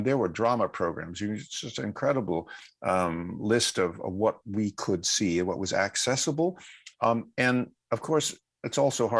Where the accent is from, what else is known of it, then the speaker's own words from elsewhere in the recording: New York City, New York, United States; I've been going to concerts, theater, and opera since I was very, very young, growing up in New York City